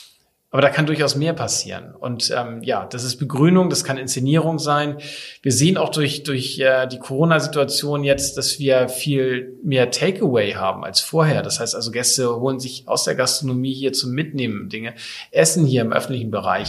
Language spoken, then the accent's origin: German; Kiel, Schleswig-Holstein, Germany; born there; Und ansonsten bin ich Kind der Ostsee, gebürtiger Kieler